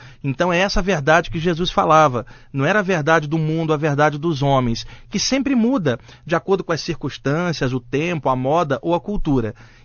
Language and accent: Portuguese; Rio de Janeiro, Brazil; eu sou carioca